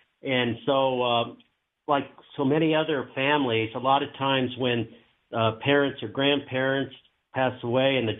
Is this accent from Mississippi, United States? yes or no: no; Denver, Colorado, United States; So between them and growing up in North Denver, and it was one big family, you know.